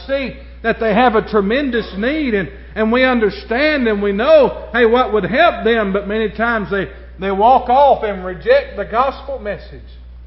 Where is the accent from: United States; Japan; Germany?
United States; Hanson, Kentucky; I said, I grew up in Hanson.